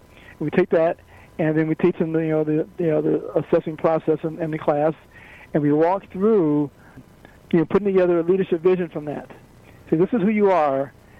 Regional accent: Chicago, Illinois, United States; now in California, United States; I grew up in Chicago. I live in California now.

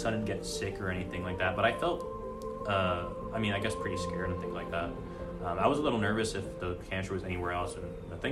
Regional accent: Cyprus; I grew up in Cyprus. I'm 20 years old, and I'm in a university studying math.

